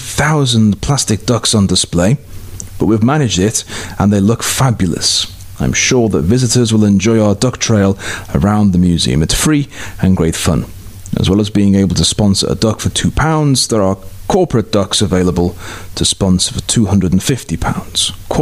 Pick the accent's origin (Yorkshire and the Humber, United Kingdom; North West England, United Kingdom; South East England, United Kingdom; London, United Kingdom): North West England, United Kingdom; Liverpool; now in Spain; broadcasting from Castilla-La Mancha in central Spain, but I am a Scouser and therefore I'm concerned with all things related to my beloved city of Liverpool.